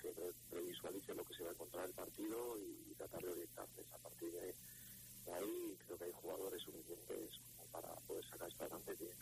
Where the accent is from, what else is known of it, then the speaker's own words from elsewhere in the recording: Asturias, Spain; Pues un entrenador de fútbol asturiano, nací en Cadonís